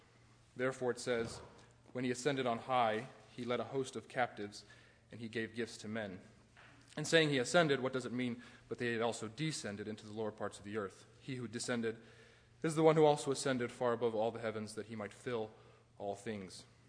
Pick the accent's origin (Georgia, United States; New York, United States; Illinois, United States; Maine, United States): Georgia, United States; she's from Tennessee and I grew up in Georgia.